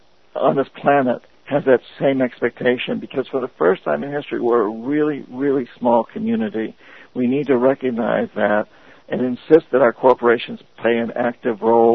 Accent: New England, United States; or I'm from New England, so I keep going back to Boston.

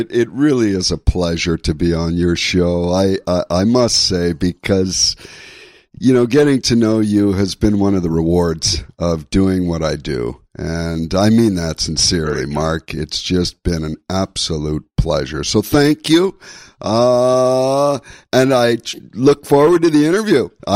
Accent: British Columbia, Canada; also born or lived in Vancouver; Yeah, we grew up in Canada, Vancouver. We were born, and then we hightailed it right up north from there into an area which is called the Chilcotin area

